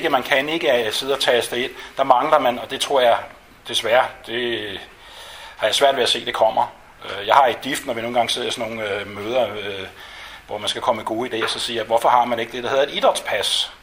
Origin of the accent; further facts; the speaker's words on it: Humlebæk, Capital Region of Denmark, Denmark; Humlebæk, hvor jeg kommer fra